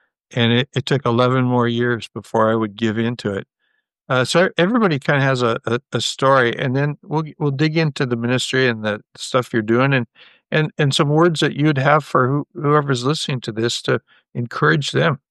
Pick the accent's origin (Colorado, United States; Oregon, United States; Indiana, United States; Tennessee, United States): Oregon, United States; Portland; I grew up in Portland, Oregon, and I'm quite a bit older than you